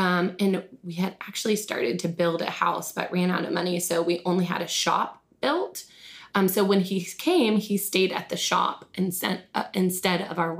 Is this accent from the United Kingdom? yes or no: no; Colorado, United States; born there; also born or lived in Pennsylvania / Atlanta / Texas; You know, I was born in Colorado, moved to Pennsylvania, moved to Atlanta, and then moving to Texas.